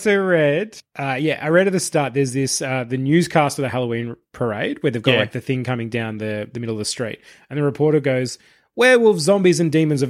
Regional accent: Australia; obviously growing up in Australia, never really got the opportunity.

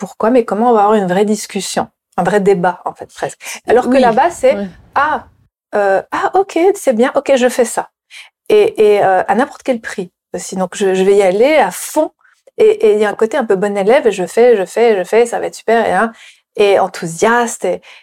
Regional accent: Switzerland; also born or lived in South Africa; enfin je suis suisse française, et même en Afrique du Sud quand j'ai commencé à vivre vraiment dans une culture anglo-saxonne

